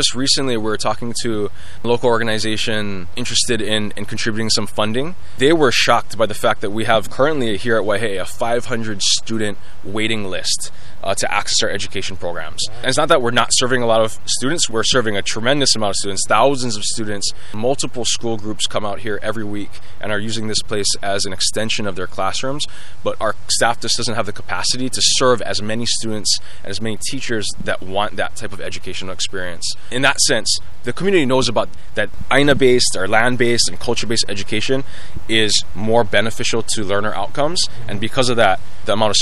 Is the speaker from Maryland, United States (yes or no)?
no; Hawaii, United States; And so I'm from Oahu. That's not my site.